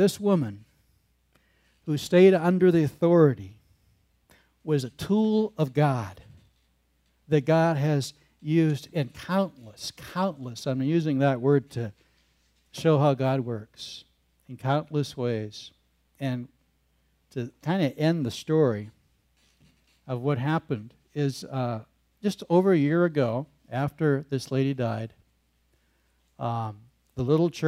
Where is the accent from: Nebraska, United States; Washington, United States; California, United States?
Washington, United States; Hoodsport; one lady from the town Becky and I grew up in Hood Sport, Washington